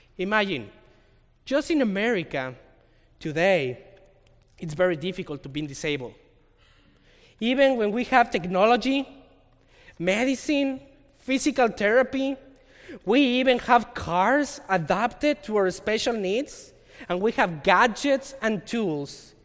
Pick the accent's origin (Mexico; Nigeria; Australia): Mexico; now in Redmond, United States; I grew up in Mexico, so I live in downtown Redmond